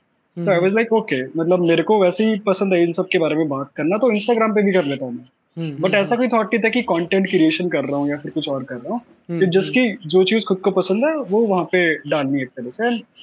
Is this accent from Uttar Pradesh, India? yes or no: yes; Meerut, Uttar Pradesh, India; moved away as an adult; now in Delhi, India; मैं यूपी से हूँ, यूपी में एक जगह मेरठ, तो स्कूलिंग वगैरह सब वहां से हुआ 12th तक। उसके बाद हायर एजुकेशन के लिए मैं दिल्ली आ गया